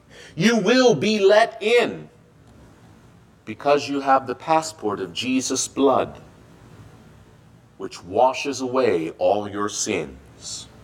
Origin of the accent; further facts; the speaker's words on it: United States; my American passport. It's essential that I keep my passport with me so that I can get back into my home country.